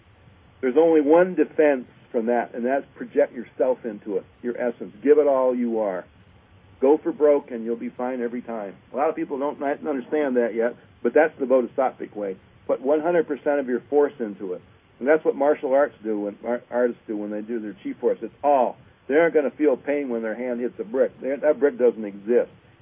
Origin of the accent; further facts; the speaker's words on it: Ann Arbor, Michigan, United States; He's a homeboy. I'm from Ann Arbor.